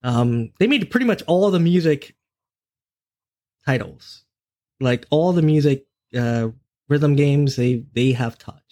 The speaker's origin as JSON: {"language": "English", "region": "New York", "country": "United States", "said": "especially in the New York setting, since I'm from New York."}